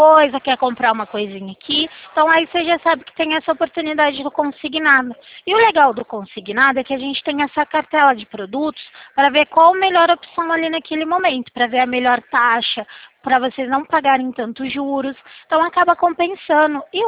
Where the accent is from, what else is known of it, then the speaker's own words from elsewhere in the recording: Limeira, São Paulo, Brazil; Isso, eu sou aqui de Limeira.